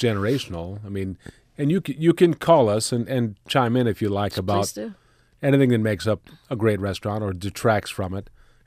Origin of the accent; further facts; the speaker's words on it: Mid-Atlantic, United States; And we're from the Mid-Atlantic.